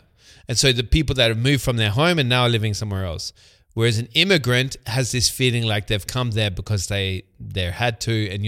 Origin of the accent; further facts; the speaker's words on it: Australia; moved away; So I'm an expatriate from Australia, which is a country with a good branding marketing campaign.